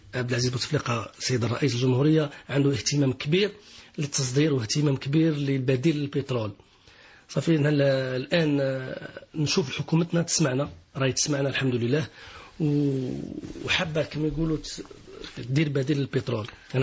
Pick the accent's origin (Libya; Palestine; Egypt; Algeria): Algeria; احنا كتمور جزائريه